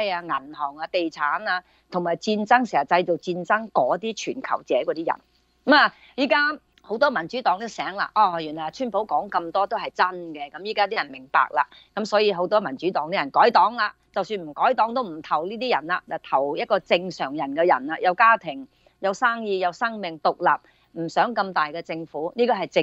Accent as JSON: {"language": "Cantonese", "town": "Taishan", "region": "Guangdong", "country": "China", "said": "我中國內地嚟嘅，我係台山人，廣東台山人，我講淮汕話嘅。我哋由台山去香港咧，係過兩個關卡先去到香港嘅。"}